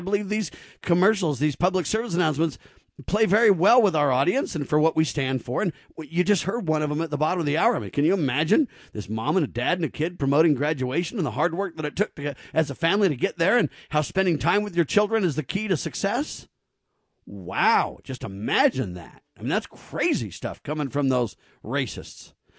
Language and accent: English; California, United States; I never grew up in the South. I was born and raised in California by adopted parents.